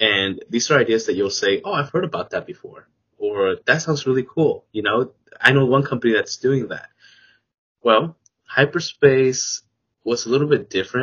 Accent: North Carolina, United States; But I'm from the United States, from the East Coast of North Carolina.

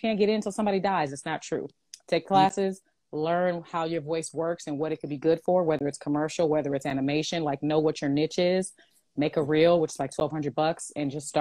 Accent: Inglewood, California, United States; I did free theater in the Inglewood Playhouse because I'm from Inglewood, Cali, West Side, represent, whoop, whoop.

